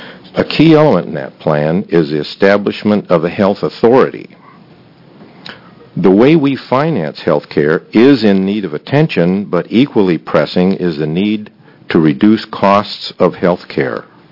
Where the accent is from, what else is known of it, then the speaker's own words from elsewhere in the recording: Corvallis, Oregon, United States; I'm from Corvallis, Oregon.